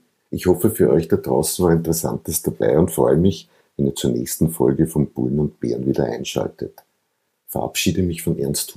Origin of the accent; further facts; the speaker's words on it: Austria; für mich als Österreicher